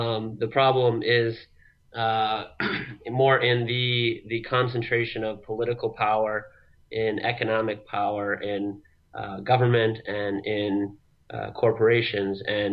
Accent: Peoria, Illinois, United States; I'm from, like you said, I'm from Peoria originally, and grew up there

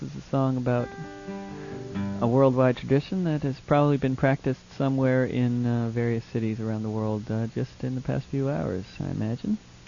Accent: New England, United States; I guess I'm from New England, and I'm going, I don't know where I'm going.

